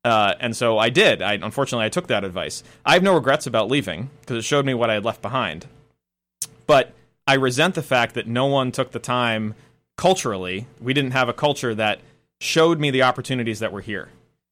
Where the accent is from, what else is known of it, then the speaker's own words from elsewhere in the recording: Cumberland, United States; I grew up in Cumberland, went to Greeley High School